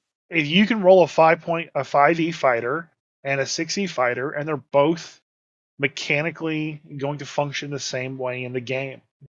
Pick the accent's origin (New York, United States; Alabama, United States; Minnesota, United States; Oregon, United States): Alabama, United States; I'm from Alabama.